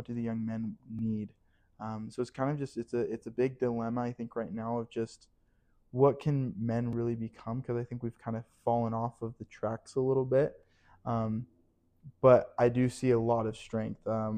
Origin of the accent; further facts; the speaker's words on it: Spanish Fork, Utah, United States; also born or lived in Logan; I am from Spanish Fork, Utah. I was born mainly right before I was baptized. I went to, I was born in Logan, and then my dad switched jobs, and he moved down to Spanish Fork.